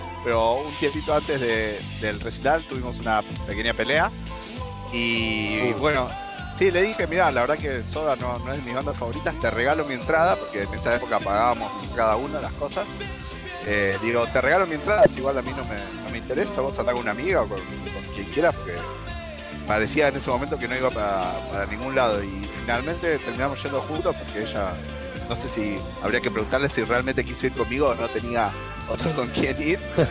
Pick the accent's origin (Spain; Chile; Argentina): Argentina; Somos los argentinos que veníamos a cubrir un poco el horario de madrugada de España.